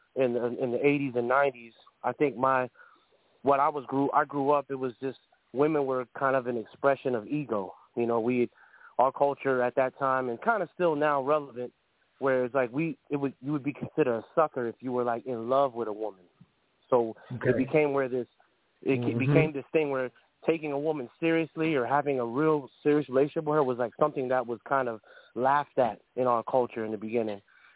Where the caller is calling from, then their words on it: Georgia, United States; Yeah, I'm calling from Georgia also.